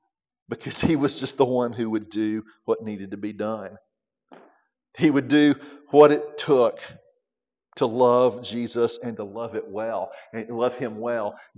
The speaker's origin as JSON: {"language": "English", "town": "Leslie", "country": "United States", "tie": "born or raised there", "said": "A few months ago, I went back to Leslie, my hometown, and I buried my Uncle Howard."}